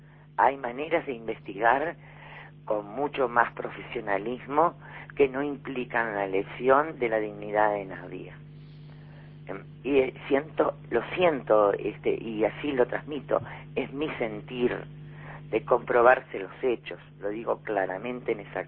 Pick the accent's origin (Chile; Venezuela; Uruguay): Uruguay; estamos siendo los uruguayos muy hipócritas.